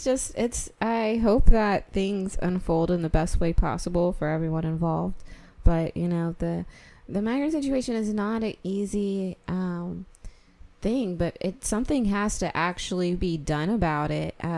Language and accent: English; United States; I want to say that I'm American. I'm born and raised in America. I'm proud to be American.